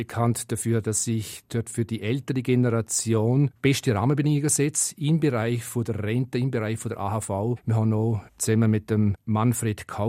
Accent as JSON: {"language": "German", "region": "Mauren", "country": "Liechtenstein", "tie": "born or raised there", "lives_now": "Schellenberg, Liechtenstein", "said": "Ich bin quasi Doppelbürger von Mura-Schellenberg. Ich bin in Mura aufgewachsen und wohne seit 20 Jahren im Schellenberg."}